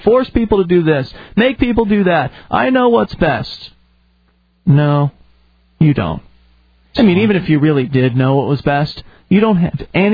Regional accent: United States; born there; I was born in America, and I was told when I was growing up that America's the land of the free.

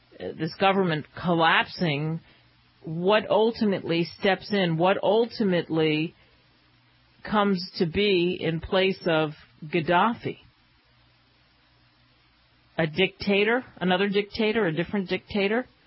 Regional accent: Pennsylvania, United States; and I grew up in outside of Philadelphia. So I always rooted for the Eagles.

